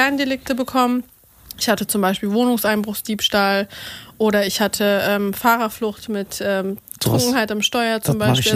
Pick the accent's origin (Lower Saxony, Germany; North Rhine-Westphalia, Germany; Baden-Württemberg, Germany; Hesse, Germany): Hesse, Germany; moved away as an adult; now in Dubai, United Arab Emirates; Also ich bin aus der Nähe von Frankfurt aufgewachsen.